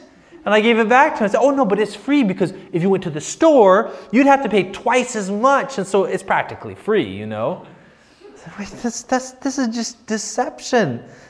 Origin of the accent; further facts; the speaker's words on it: United States; now in Ukraine; maybe it's because I grew up in the States and I was more used to that kind of stuff, but unfortunately Ukrainians sometimes get taken by them.